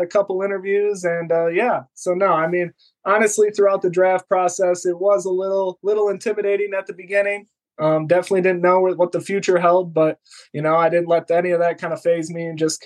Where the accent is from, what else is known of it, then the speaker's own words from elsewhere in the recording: Michigan, United States; Obviously, I'm from Michigan, big Lions fan, and I was always just excited.